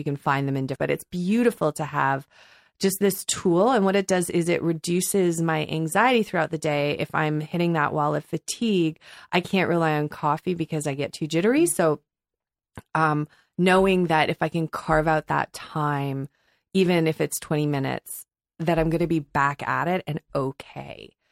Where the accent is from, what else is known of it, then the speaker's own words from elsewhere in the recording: Ontario, Canada; No, I grew up outside Ottawa.